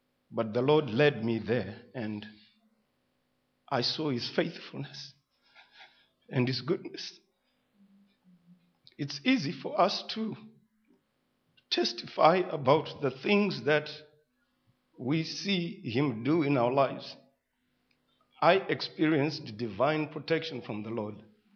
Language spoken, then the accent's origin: English; Zimbabwe; now in South Africa; I came from Zimbabwe in 2008, in June.